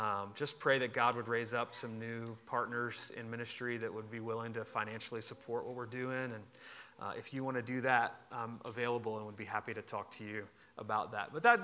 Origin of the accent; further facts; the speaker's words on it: Richmond, Virginia, United States; I grew up here in Richmond, graduated from Hermitage High School, went to Virginia Tech, finished my undergrad at Virginia Tech, came back to Richmond